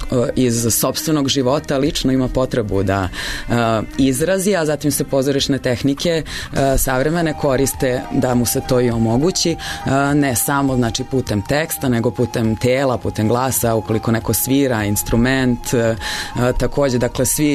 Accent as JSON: {"language": "Serbian", "country": "Russia", "tie": "born or raised there", "said": "pošto sam ja isto detinjstvo provjela u Rusiji"}